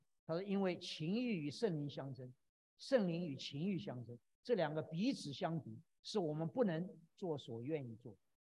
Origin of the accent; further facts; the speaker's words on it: Zuoying, Kaohsiung, Taiwan; 那我从台湾来的就晓得，我们在因为我住在左营，我们那个地方就海军的基地在附近